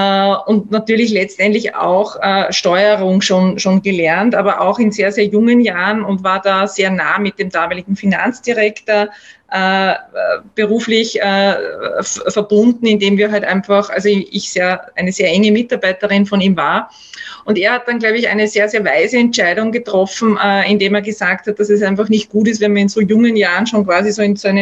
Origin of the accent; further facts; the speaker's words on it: Upper Austria, Austria; Also ich bin Oberösterreicherin, bin im tiefsten Müllviertel aufgewachsen.